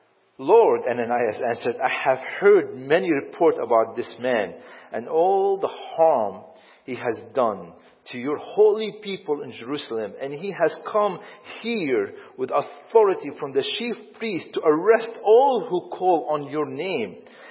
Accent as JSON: {"language": "English", "town": "Damascus", "region": "Damascus Governorate", "country": "Syria", "tie": "born or raised there", "said": "You know, I grew up in Damascus, and you walk in the old court of Damascus"}